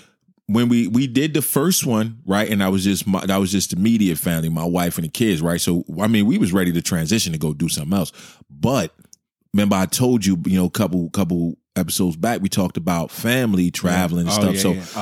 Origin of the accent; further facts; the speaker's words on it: New Jersey, United States; Hey, well, I'm from Jersey. We say Cozumel.